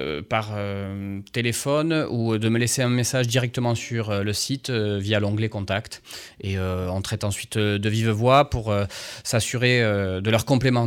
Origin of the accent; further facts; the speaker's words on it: Occitanie, France; S'ils viennent ici, chez nous, dans le Lot, c'est pas pour rien.